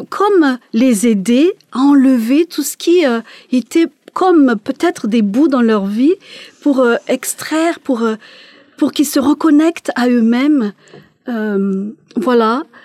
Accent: Madagascar; moved away as an adult; now in France; je suis originaire de Madagascar et je suis venue en France pour faire mes études, pour continuer mes études

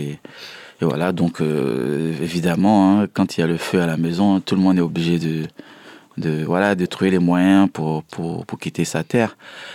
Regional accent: Abidjan, Côte d’Ivoire; je suis né là-bas. Une enfance, on va dire, plutôt joyeuse.

